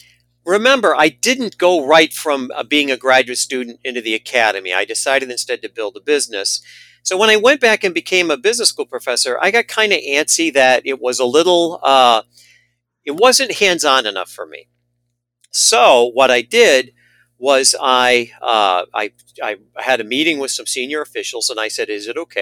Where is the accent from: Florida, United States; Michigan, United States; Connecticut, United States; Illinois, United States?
Michigan, United States; Kalamazoo; Well, I'm originally from a working-class family. I'm from Kalamazoo. Very few people from my neighborhood kind of make it to where I've gotten to.